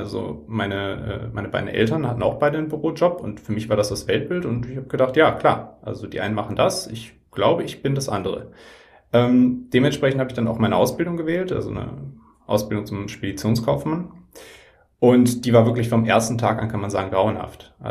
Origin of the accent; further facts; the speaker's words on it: North Rhine-Westphalia, Germany; born there; now in Hamburg, Germany; ich bin 32. Ich wohne jetzt seit ungefähr 8 Jahren in Hamburg, komme gebürtig aus NRW.